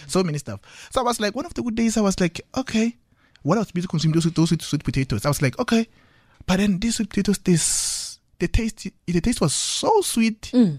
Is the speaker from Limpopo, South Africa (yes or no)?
yes; Polokwane, Limpopo, South Africa; I'm from Ramolebo Alokotwane in Polokwane. I'm from those rural areas